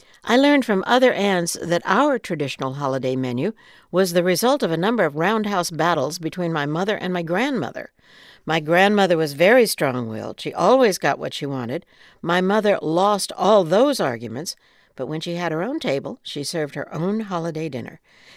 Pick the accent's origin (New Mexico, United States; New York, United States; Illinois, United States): New Mexico, United States; memories of Christmas growing up in New Mexico have grown rosier over the years.